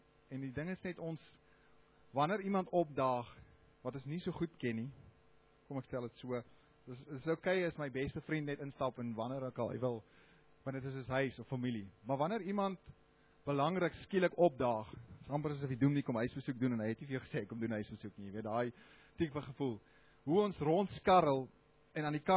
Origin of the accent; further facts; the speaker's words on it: Namibia; Maar ja, ek is oorspronklik uit Namibië, so 8 jaar terug het groot geword daar, so klaar gemaak, daar gewerk